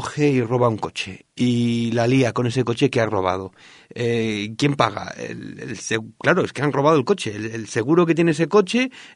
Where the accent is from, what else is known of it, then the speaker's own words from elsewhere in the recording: Castile and León, Spain; es que yo soy de Sanabria y allí hay lobos